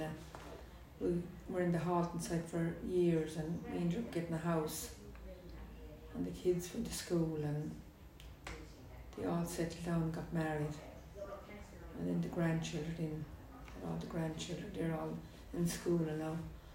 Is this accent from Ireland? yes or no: yes; Galway, Connacht, Ireland; born there; I was born in Galway many years ago. I was born in the hospital, which was unusual at the time. I was one of 18 children.